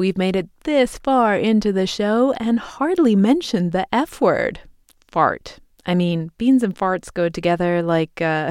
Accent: England, United Kingdom; This is not something I grew up eating in England.

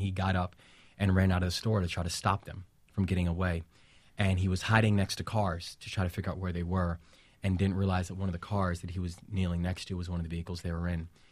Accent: Bronx, New York, United States; the areas that we were growing up in the Bronx during the, you know, mid-late 1980s

